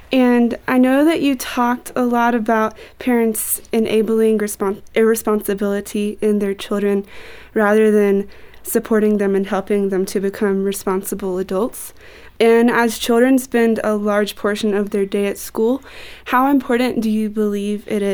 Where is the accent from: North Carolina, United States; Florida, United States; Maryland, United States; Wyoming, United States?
North Carolina, United States; I'm from North Carolina.